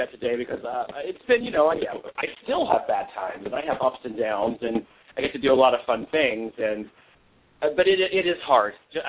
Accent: West Virginia, United States; now in Hollywood, United States; it's an old German name that they moved to the county that I grew up in West Virginia, which was then Virginia in the 1730s.

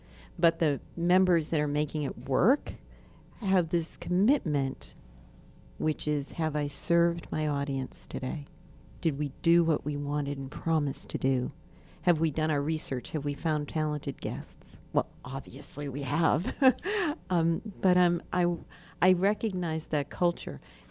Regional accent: Manhattan, New York, United States; we're from Manhattan. And I have to tell you, all right, this only somebody who could live in Manhattan would know this.

